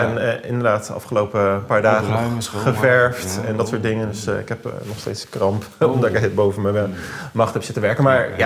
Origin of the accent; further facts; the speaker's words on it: Rotterdam, South Holland, Netherlands; born there; Als geboren Rotterdammer vind je dat natuurlijk ook wel mooi.